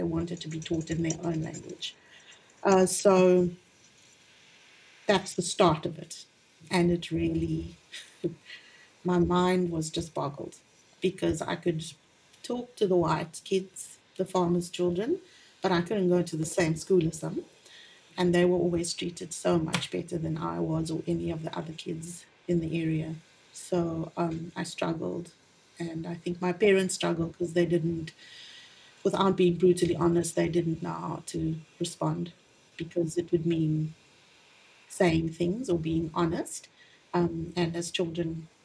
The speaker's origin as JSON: {"language": "English", "country": "South Africa", "tie": "born or raised there", "moved": "as an adult", "lives_now": "Australia", "said": "I am what you would call in South Africa and maybe the rest of the world, a woman of color. And I was born in South Africa and raised there and have lived there most of my life until March this year when we moved to Australia."}